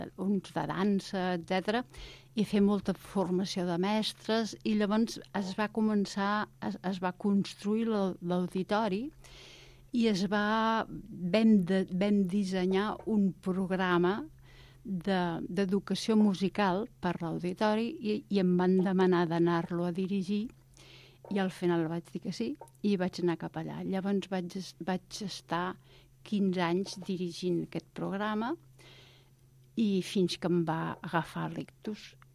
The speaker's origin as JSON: {"language": "Catalan", "town": "Cardona", "region": "Catalonia", "country": "Spain", "tie": "born there", "moved": "as an adult", "lives_now": "Barcelona, Spain", "said": "jo vaig néixer a Cardona, en una casa de pagès, molt gran"}